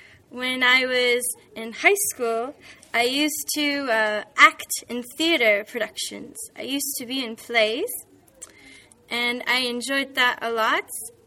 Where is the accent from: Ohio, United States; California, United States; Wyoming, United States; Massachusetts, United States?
California, United States; San Francisco; And I am from San Francisco, California, in the United States of America.